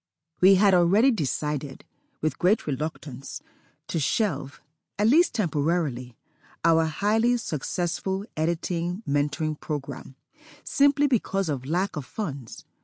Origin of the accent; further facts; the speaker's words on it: South Africa; my home country, South Africa, began its first lockdown.